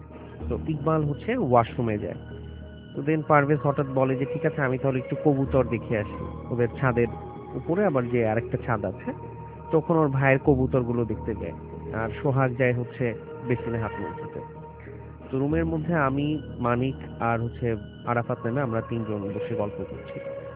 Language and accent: Bangla; Dhaka, Dhaka Division, Bangladesh; পুরান ঢাকা সূত্রাপুর থেকে এসেছি।